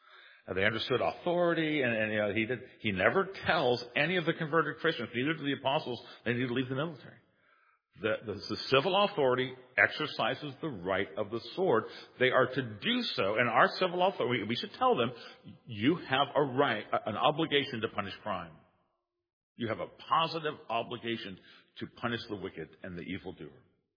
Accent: United States; You know, I'll say this as an American citizen, so we participate, we vote, we engage in the process.

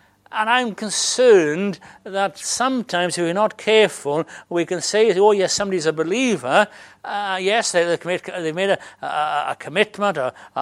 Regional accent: Wales, United Kingdom; I'm Welsh

